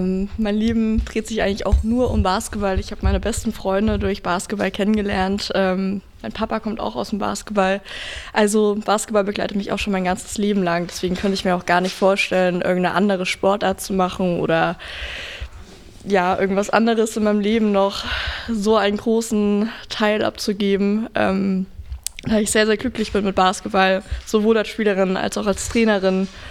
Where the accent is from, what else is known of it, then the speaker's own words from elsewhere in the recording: Dresden, Saxony, Germany; now in Erfurt, Germany; Ich bin 21 Jahre alt. Ich komme ursprünglich aus Dresden, bin jetzt aber nach Erfurt gezogen